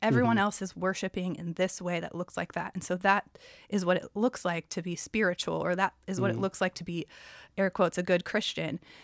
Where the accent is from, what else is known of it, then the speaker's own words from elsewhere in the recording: Oregon, United States; born there; also born or lived in Texas / Virginia / California / Washington; So I lived in Texas, Virginia, California, Oregon, Washington. And actually, me and my husband were born in the same small town in Oregon.